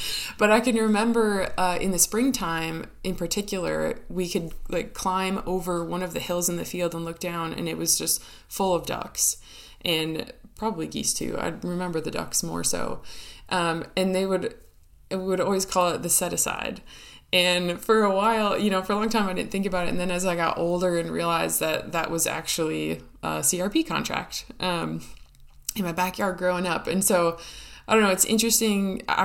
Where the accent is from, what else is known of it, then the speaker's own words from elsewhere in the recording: Minnesota, United States; I am from the Midwest. I live in the Southeast now. I live in Quail Country, but I originated in Minnesota. I grew up on our family farm